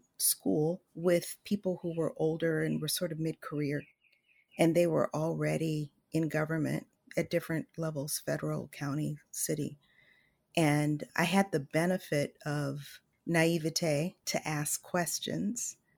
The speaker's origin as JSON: {"language": "English", "town": "Los Angeles", "region": "California", "country": "United States", "tie": "born or raised there", "said": "I grew up in South Los Angeles in the Crenshaw area, more specifically the Hyde Park neighborhood. It was a primarily African-American community."}